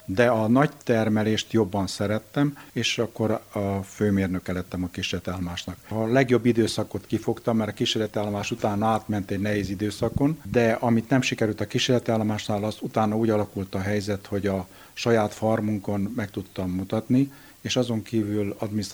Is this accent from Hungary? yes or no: no; Mureș County, Romania; Én Maros megyéből, Nyáradmentéről származom, egy olyan falu, ahol szőlő jól megtermett